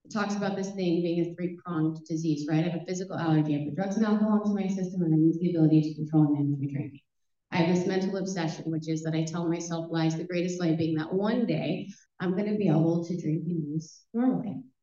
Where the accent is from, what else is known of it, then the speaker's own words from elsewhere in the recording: Texas, United States; Where I grew up in Texas, people didn't talk about alcoholism.